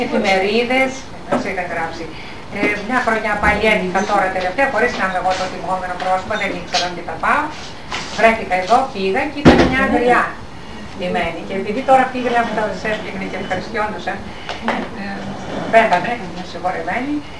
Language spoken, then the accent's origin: Greek; Greece; περισσότερο νιώθω καλά εκεί παρά στο χωριό μου που είναι Μακρύδα.